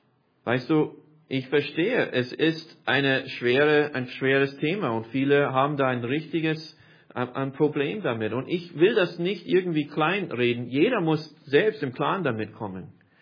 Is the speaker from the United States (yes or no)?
yes; United States; also born or lived in Austria; Ich bin kein Österreicher, ich bin Amerikaner. Ich bin zwar hier geboren